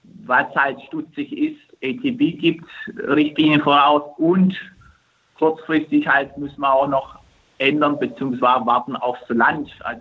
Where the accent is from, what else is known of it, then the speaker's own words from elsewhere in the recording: Istanbul, Turkey; Gerade in meiner Heimat unten, ich glaube jetzt mal, in Istanbul